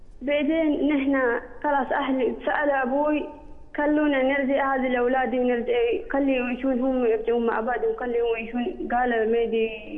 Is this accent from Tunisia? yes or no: no; Sharjah, United Arab Emirates; أنا من الشارقة.